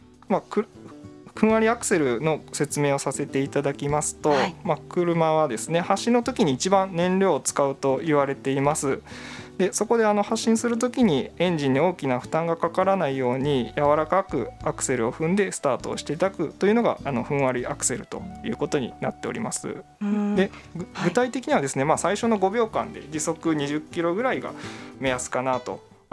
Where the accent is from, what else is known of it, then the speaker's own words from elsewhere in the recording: Uji, Kyoto, Japan; そうですね、はい、宇治出身です。